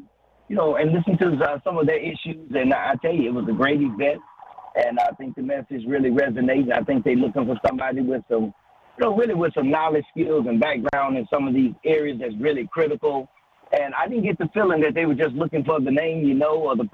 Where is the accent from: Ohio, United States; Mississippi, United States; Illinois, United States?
Mississippi, United States; Abbeville; moved away